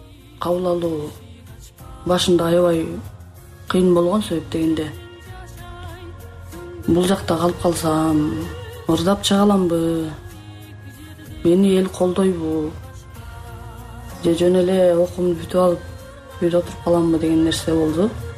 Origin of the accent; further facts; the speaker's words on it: China; now in Kyrgyzstan; тиякта Кытайда ата энең апаңды сагынасың, бир туугандарыңды сагынасың дегендей, анан эми мен бул жакта жалгызмын да.